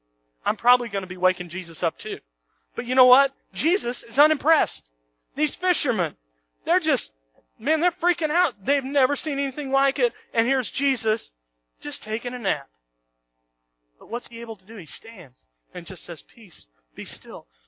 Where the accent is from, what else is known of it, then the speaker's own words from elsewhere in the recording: Oklahoma, United States; I grew up in Oklahoma. Everything's flat there.